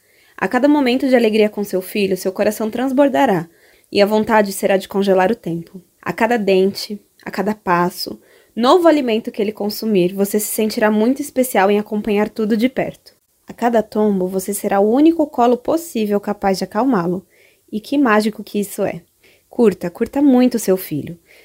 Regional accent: São Paulo, Brazil; sou de São Paulo, capital, da Igreja Presbiteriana Jardim Fontales

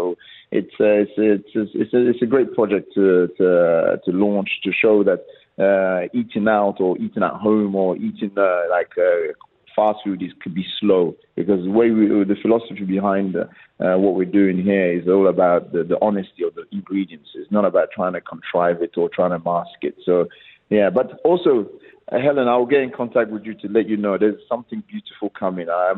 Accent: Nigeria; first language Igbo; English is a second language; my native tongue, my first mother tongue is Igbo, yeah, because in Nigeria we have three major tribes, is Hausa, Yoruba, and Igbo.

